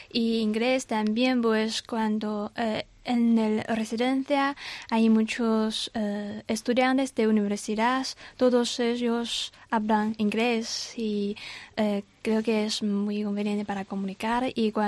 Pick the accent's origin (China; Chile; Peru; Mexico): China; Sichuan; Spanish is a second language; now in Spain; mi ciudad natal en China es la provincia Sichuan, es una provincia de comida muy picante